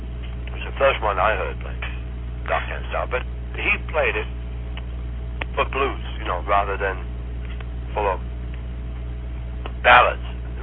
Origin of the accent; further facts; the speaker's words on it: England, United Kingdom; moved away as an adult; But, now being English, we have no language problems.